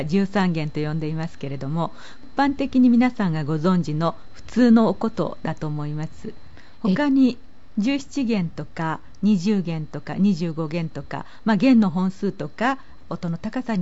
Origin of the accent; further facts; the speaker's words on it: Oita, Japan; 実は私は大分県の出身なんですけれども、近くに小さな綺麗な川がありまして、子どもの頃からその川をよく見ていたんですけれども